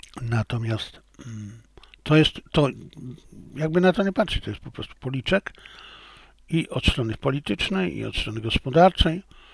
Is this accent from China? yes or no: yes; China; Ja jako Chińczyk jestem zmartwiony tym, że tak się stało